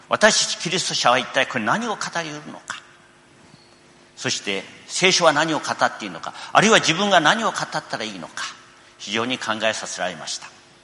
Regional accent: Kobe, Hyogo, Japan; 私たち神戸の人間にとって忘れられないのは1995年の阪神淡路大震災でした。

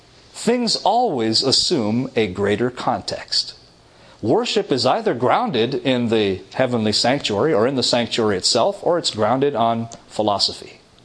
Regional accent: Toronto, Ontario, Canada; I come from Toronto. There's a lot of hockey there.

